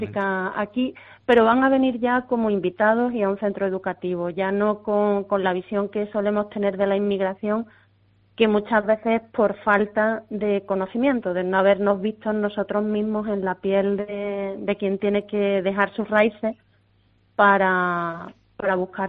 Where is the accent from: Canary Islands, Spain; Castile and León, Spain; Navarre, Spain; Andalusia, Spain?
Andalusia, Spain; desde mi pueblo es que tengo a 15 kilómetros el continente africano y realmente tenemos una realidad importante de mano de obra de esos países que tan necesaria es aquí en Huelva